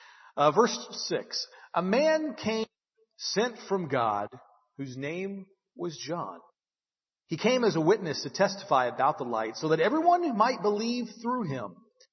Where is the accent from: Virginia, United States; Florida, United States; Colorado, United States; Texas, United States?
Texas, United States; Dallas; I grew up in the North Dallas area. We lived right off the toll road in 635. Had a two-story house.